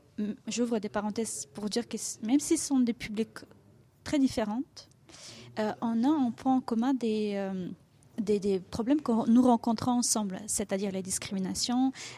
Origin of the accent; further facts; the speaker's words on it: Bulgaria; now in France; de Bulgarie. Et même dans mon pays d'origine, j'étais déjà concernée par les questions personnellement et par la suite professionnellement. Et avec mon arrivée en France